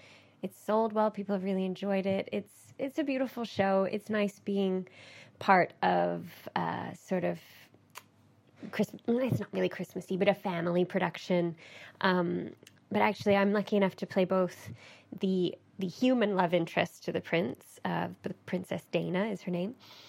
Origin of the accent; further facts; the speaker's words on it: Toronto, Ontario, Canada; moved away as an adult; now in United Kingdom; I'm from Toronto in Canada originally, but I have lived here 11 years. I think I've picked up a few sort of slight, well, maybe English expressions or a few things. Maybe I sound very Canadian to English people